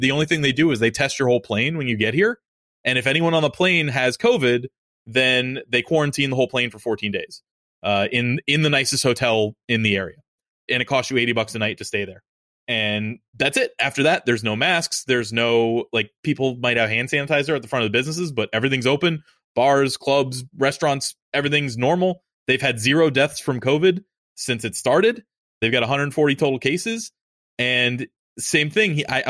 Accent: United States; So I'm like, I wonder if I can go anywhere as an American, because they're saying that you can't go to Europe.

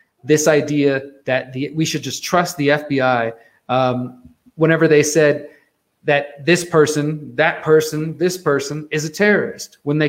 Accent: Houston, Texas, United States; I saw this happen in Texas itself. I'm from Houston, a couple hours away in Austin.

